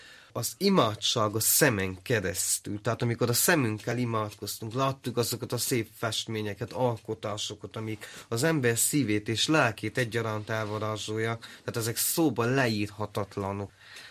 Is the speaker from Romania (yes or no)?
yes; Transylvania, Romania; Tehát itt vagyunk mi, akik Erdélyből jöttünk